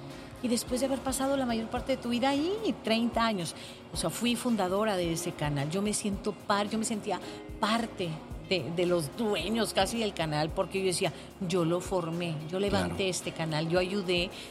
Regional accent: Ciudad Juárez, Chihuahua, Mexico; venimos a ser, somos gente de Juárez, hicimos gente de Juárez para Juárez

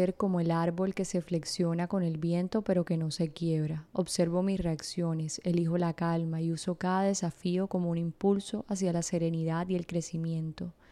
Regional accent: Sincelejo, Sucre, Colombia; born there; moved away; hace 10 años que me mudé de Sincelejo, la ciudad donde nací. Yo me mudé de Sincelejo en el año 2010, es decir, hace 15 años

